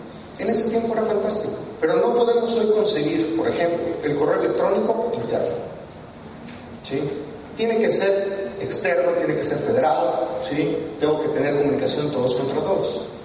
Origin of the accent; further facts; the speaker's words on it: Guadalajara, Jalisco, Mexico; yo vengo de Guadalajara